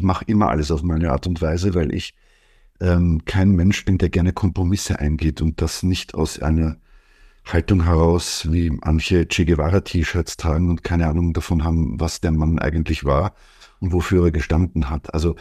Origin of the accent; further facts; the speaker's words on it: Vienna, Austria; wie man bei uns in Wien sagt.